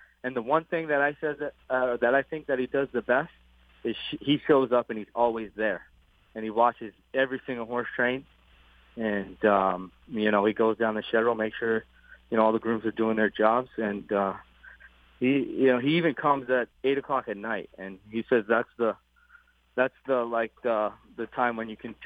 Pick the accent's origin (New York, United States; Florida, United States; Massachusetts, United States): New York, United States; Saratoga Springs; You know, this is pretty much my hometown here, and I graduated high school from Saratoga.